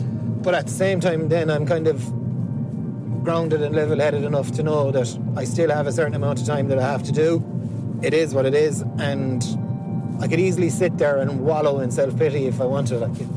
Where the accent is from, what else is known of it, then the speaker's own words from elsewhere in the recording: Limerick, Munster, Ireland; because like I'm from Moira, so I would have grown up around a lot of people that have been through the courts and the prison system